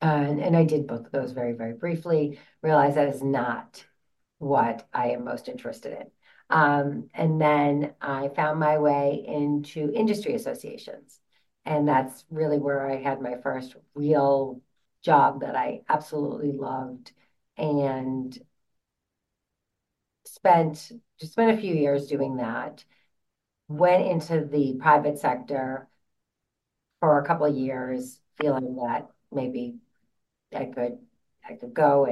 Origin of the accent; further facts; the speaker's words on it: Boston, Massachusetts, United States; accent: Boston; if I'm a little tired, my Boston accent comes out very, very strong.